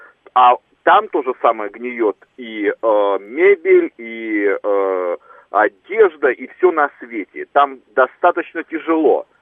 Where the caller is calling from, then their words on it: Moscow, Russia; Москва. Значит, пример моей семьи.